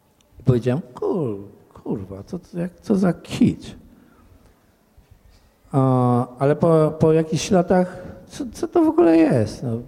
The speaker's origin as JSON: {"language": "Polish", "town": "Radzymin", "region": "Masovian Voivodeship", "country": "Poland", "said": "Ponieważ jestem z Radzymina."}